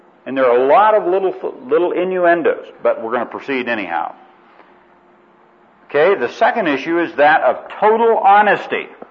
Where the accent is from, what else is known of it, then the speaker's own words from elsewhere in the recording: Spokane, Washington, United States; I was a little kid growing up in Spokane, Washington